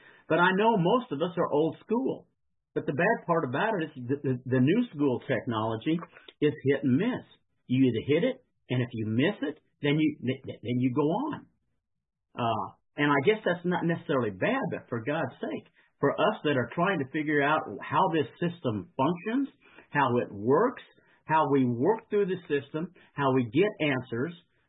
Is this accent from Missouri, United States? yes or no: yes; Kansas City, Missouri, United States; I mean, I'm from Kansas City